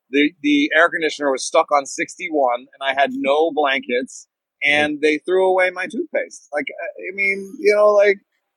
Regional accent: Germany; also born or lived in Jamaica; now in United States; I immigrated to this country. I came from Germany and Jamaica to this country in 86.

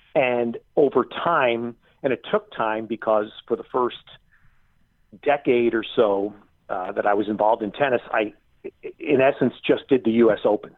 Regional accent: New York, United States; was I grew up in New York. So understandably, in my era, I was a huge boxing fan.

